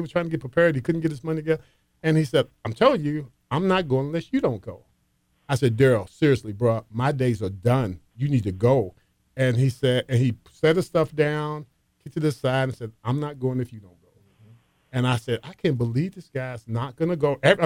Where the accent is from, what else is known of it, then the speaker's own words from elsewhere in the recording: Louisville, Kentucky, United States; And even though I grew up in Louisville, you know, I used to say I was bi-coastal because I spent the summers in on 37 Broadway and I spent the rest of my time out in Newburgh.